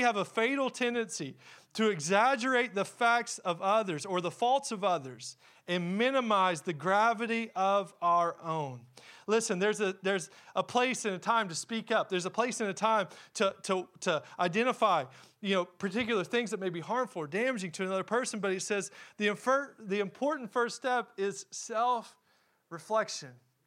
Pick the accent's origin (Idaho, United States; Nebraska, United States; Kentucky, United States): Kentucky, United States; And we're from Eastern Kentucky. We know what trees are.